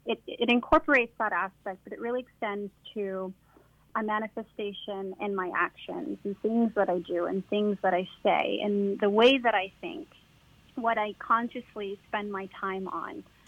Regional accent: United States; because I am American, born and raised, born to American parents who are also American, born and raised.

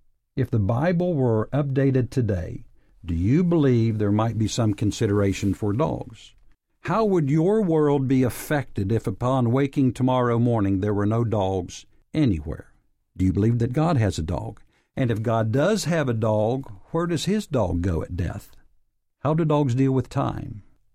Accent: Huntington, West Virginia, United States; And so now Cabell Huntington Hospital in my hometown is building a children's hospital.

